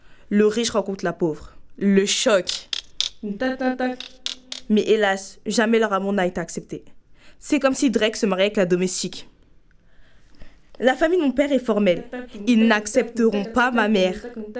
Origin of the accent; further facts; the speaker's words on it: Kinshasa, DR Congo; J'ai grandi au Congo, à Kinshasa plus précisément, avec mes deux parents côte à côte.